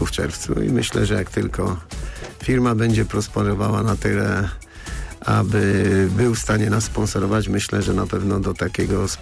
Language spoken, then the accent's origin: Polish; Żary, Lubusz Voivodeship, Poland; born there; że się urodziłem w Żarach